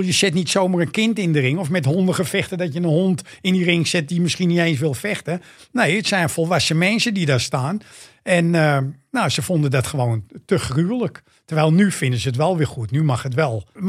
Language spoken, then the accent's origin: Dutch; The Hague, South Holland, Netherlands; accent: Amsterdam; Ik ben een Hagenees, maar ik praat echt Amsterdam.